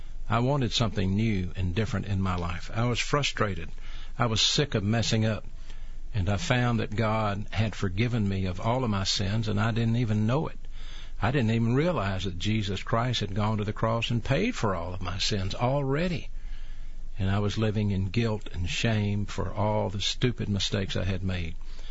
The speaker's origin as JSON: {"language": "English", "town": "Birmingham", "region": "Alabama", "country": "United States", "tie": "born or raised there", "said": "growing up in Birmingham, going to Woodlawn High School"}